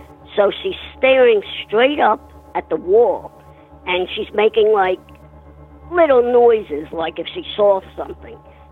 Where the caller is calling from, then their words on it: Warrington, North West England, United Kingdom; from Warrington.